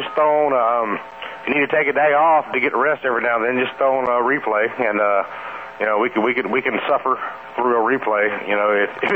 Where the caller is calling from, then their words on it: Atlanta, Georgia, United States; in Atlanta.